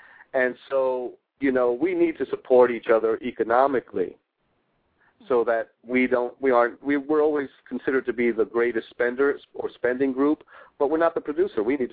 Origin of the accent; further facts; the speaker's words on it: New York City, New York, United States; also born or lived in Detroit; Having just moved back to New York City, my hometown, from Detroit, where I've been for the last 20 or 25 years